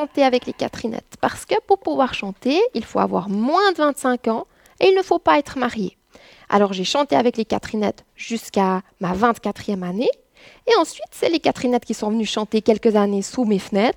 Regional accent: Estavayer-le-Lac, Fribourg, Switzerland; j'ai grandi à Estavayer-le-Lac, j'aime beaucoup cette ville et puis ses traditions aussi.

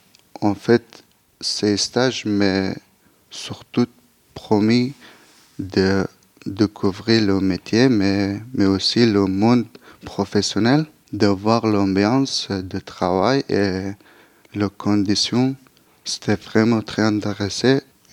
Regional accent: Chambly, Hauts-de-France, France; Bon, je viens de Chambly et je passais ce monde devant.

